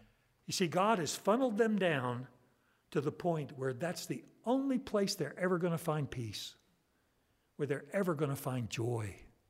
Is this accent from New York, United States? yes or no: yes; New York, United States; also born or lived in Miami / Jackson, Mississippi; And of course, I was a Yankee. And I moved from New York area down to Miami, which is sort of Yankee South.